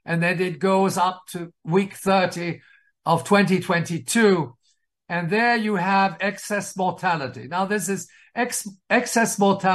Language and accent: English; Wales, United Kingdom; born there; I was born in Wales, incidentally, even though